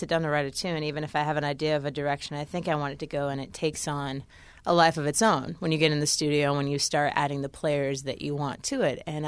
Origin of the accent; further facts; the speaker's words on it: Aberdeen, Washington, United States; also born or lived in Des Moines; Yeah, I grew up in Aberdeen, Washington. It's about an hour and a half south of Seattle.